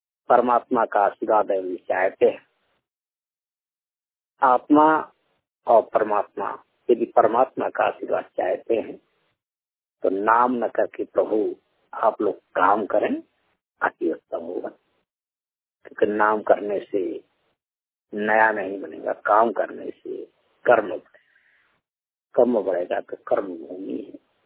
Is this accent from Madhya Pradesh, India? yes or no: no; Uttar Pradesh, India; मैं जिला जालौन उत्तर प्रदेश यूपी का रहने वाला हूँ।